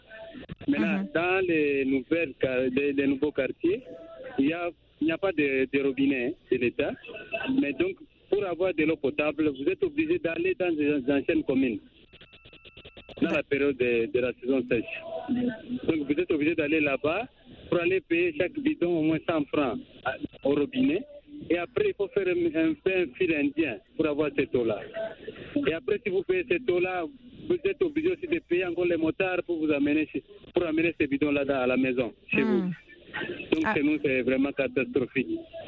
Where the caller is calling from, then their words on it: Lubumbashi, Haut-Katanga, DR Congo; Donc, chez nous, à Lubumbashi, comme dans les quartiers annexes, hein, les anciennes communes ont des robinets de l'État depuis l'époque belge.